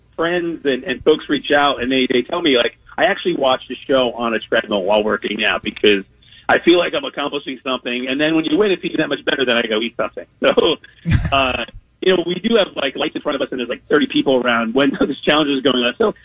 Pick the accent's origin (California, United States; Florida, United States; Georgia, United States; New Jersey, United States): New Jersey, United States; So, I growing up in New Jersey, my father, both my parents are New Yorkers.